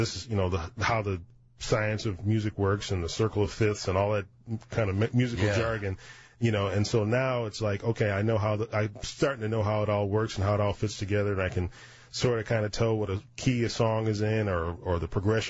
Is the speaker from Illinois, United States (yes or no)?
yes; Evanston, Illinois, United States; Evanston, Illinois.